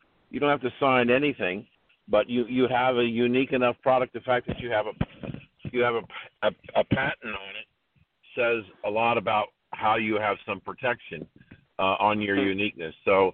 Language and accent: English; Columbus, Ohio, United States; I don't live there now, but I was born and raised in Columbus. I am a Buckeye through and through.